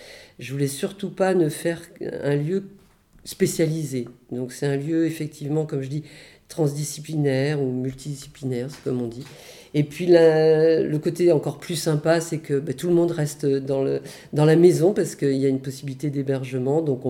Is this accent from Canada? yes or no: no; Paris, Île-de-France, France; Je viens de Paris où j'ai passé une trentaine d'années à photographier et à créer des spectacles